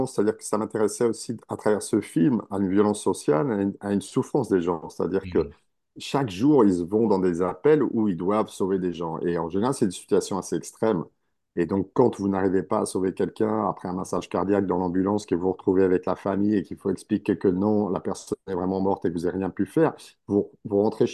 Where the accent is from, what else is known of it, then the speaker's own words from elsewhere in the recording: France; now in New York, United States; Ben, comme je suis français